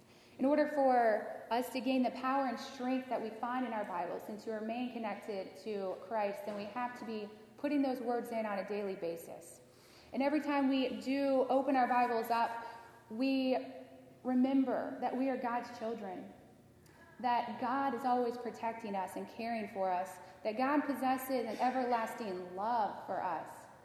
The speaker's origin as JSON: {"language": "English", "country": "Haiti", "tie": "born or raised there", "said": "I grew up in Haiti, went to dental school there, and worked as a general dentist for a couple years."}